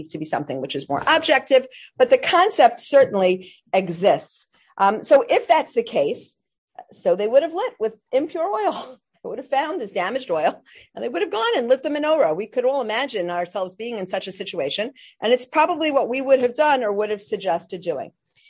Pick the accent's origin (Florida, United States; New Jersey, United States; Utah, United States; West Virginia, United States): New Jersey, United States; Teaneck; She made aliyah with my father about 15 years ago to be living in Yerushalayim, but we grew up in Teaneck.